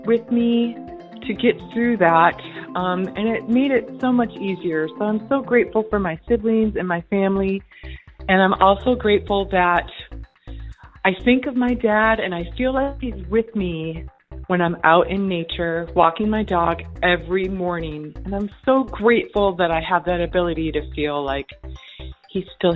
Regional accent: Denver, Colorado, United States; from Denver, and I'm grateful this year for my family.

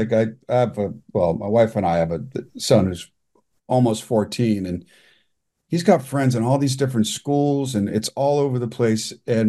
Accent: Portsmouth, Virginia, United States; born there; Fort Smith, no. I was born in Portsmouth, Virginia.

